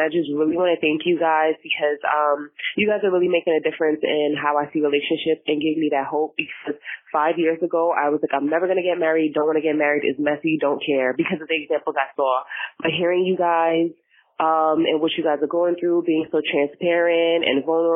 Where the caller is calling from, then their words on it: New York, United States; Hey, Mikey. Hey, Randy. Hey, Drew. I'm calling from New York. You guys should know me by now.